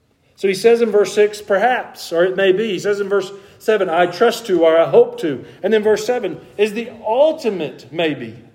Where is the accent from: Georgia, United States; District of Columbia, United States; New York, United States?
Georgia, United States; We grew up in North Georgia. The methods there were even different than just here in Middle Tennessee.